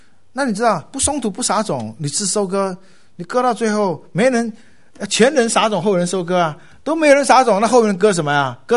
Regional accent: China; 尤其我们中国人哪会傻乎乎给你真名真姓真地址还有真电话

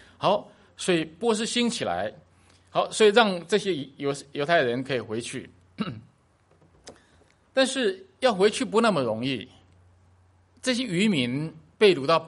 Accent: Taiwan; now in United States; 我从台湾来，我回到台湾，他们说你是美国人，讲的是对的，因为我拿的是美国护照，我没用台胞，没有用那我台湾护照早过期了，我还没去办呢。

